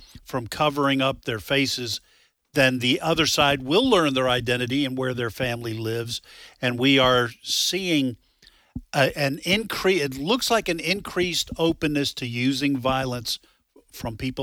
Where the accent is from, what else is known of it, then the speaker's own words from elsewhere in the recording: New England, United States; I was growing up in New England, so there were a lot of lefties.